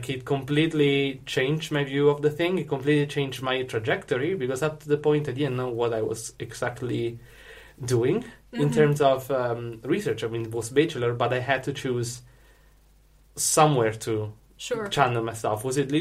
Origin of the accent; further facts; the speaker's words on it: Italy; I mean, everybody in Italy grows up with Japanese culture, especially with anime and manga.